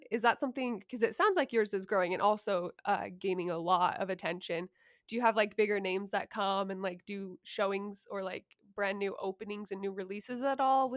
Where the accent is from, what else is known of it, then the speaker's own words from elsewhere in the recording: Utah, United States; A couple of the scenes are actually filmed in my hometown in Utah, and it's not a very common place at all to have like films or movies.